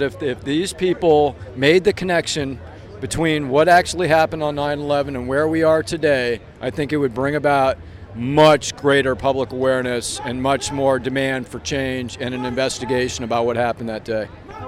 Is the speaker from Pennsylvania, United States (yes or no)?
no; New Hampshire, United States; I'm from New Hampshire, and I came here to join the Occupy Wall Street people